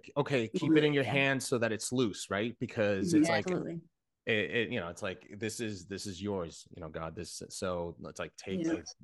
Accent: Bayamón, Puerto Rico; I grew up in Bayamon, Puerto Rico, in a not so great place

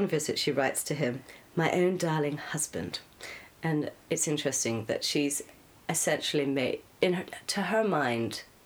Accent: Scotland, United Kingdom; it's embarrassing that I'm Scottish and I'm reading all of her in I can't do anything resembling an accent.

